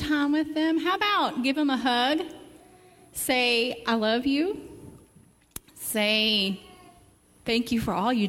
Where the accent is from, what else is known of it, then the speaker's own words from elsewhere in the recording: the South, United States; Now, I grew up in the South, and I had a great aunt.